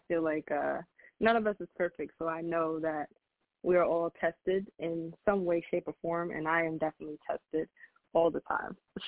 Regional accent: Long Island, New York, United States; Oh, I am from Long Island, New York.

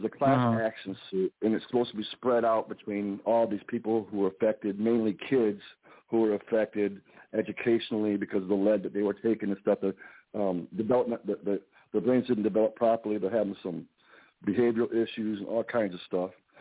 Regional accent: Flint, Michigan, United States; now in Flushing, United States; I'm actually living in Flushing, Michigan now, which is still in Genesee County, but I grew up in Flint. My mom still lives at the house. I grew up in Flint. I'm in Flint a lot.

